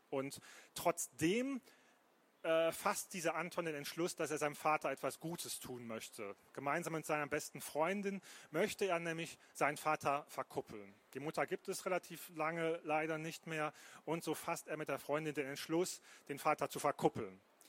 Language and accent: German; Duisburg, North Rhine-Westphalia, Germany; der kommt nicht nur aus meiner Heimatstadt, Duisburg